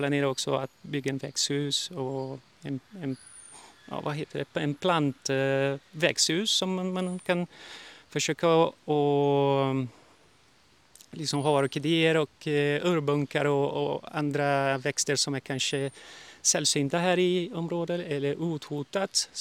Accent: Brazil; also born or lived in Sweden; nu är det jag tillbaka då i Brasilien. Därför det är också mitt hemland som Sverige. Och nu är jag här. Har ju varit här sedan mars i år.

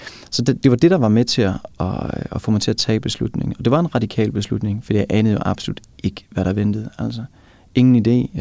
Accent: Sønderborg, Region of Southern Denmark, Denmark; Så jeg er 41, tror jeg. Jeg er i dag. Så det, jeg er født og opvokset i Sønderborg, men tog en beslutning i 2006.

